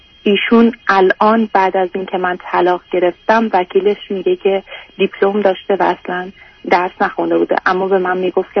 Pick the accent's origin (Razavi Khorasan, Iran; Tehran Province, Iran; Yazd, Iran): Tehran Province, Iran; Tehran; من تو جنوب شهر تهران دنیا اومدم و بزرگ شدم توی محله خیلی بدی که معتادا جلوی چشم ما مواد میفروختن